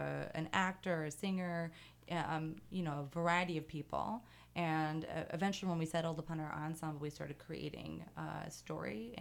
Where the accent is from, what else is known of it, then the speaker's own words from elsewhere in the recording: Champaign-Urbana, Illinois, United States; so I'm from Champaign-Urbana. I actually went to Centennial.